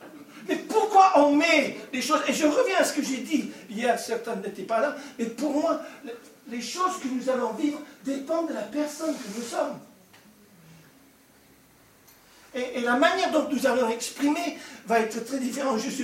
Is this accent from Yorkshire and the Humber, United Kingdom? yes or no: no; Scotland, United Kingdom; Donc, je suis d'origine d'Écosse.